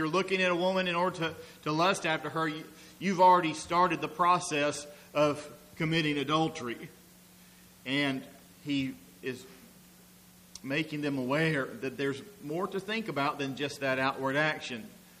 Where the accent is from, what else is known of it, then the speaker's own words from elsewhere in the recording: Columbus, Georgia, United States; When we were growing up in Columbus, Georgia, my sister almost died when she was born.